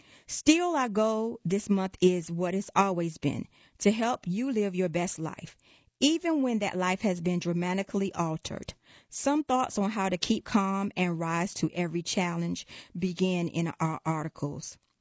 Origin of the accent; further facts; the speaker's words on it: Sri Lanka; now in Southington, United States; My father, I grew up in Sri Lanka with 2 older brothers.